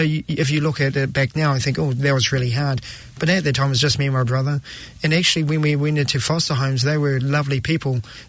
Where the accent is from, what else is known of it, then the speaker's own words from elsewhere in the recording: Auckland, New Zealand; growing up in South Auckland, with a mum who was an alcoholic. When I was born, my mum was 40, my dad was 50. So they were quite old as well.